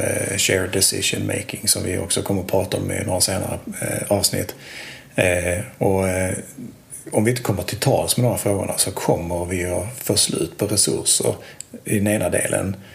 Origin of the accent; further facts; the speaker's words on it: Skåne, Sweden; accent: Skåne; Men jag hoppas att min skånska går igenom.